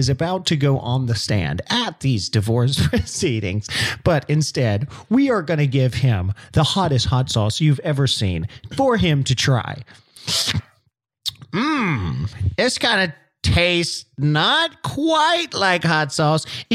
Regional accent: New Mexico, United States; I grew up in New Mexico. I love green chilies.

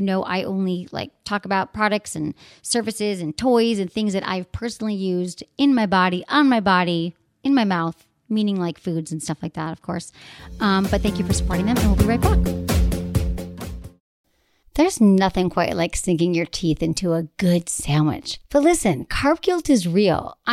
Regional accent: Michigan, United States; She's 24 from Michigan, my home state, and she's ready to go solo.

